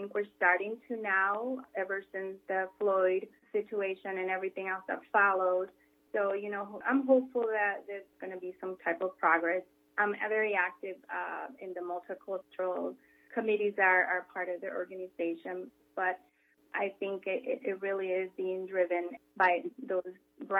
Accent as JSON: {"language": "English", "country": "Nicaragua", "said": "I'm married to a black man, and like I said, I'm from Nicaragua, and I'm also part Chinese and Spanish, so I'm light-skinned and I look Asian."}